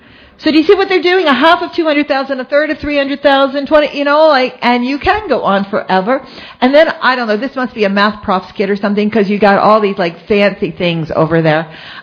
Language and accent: English; Baltimore, Maryland, United States; And I still remember a high school teacher. I grew up in Baltimore, and he was not very great in math, but he was a fabulous teacher.